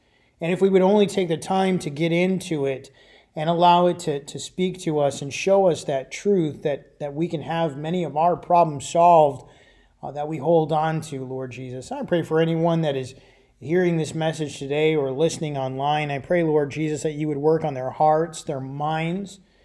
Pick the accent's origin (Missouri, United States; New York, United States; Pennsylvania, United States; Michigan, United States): Michigan, United States; And simply because I'm from Michigan.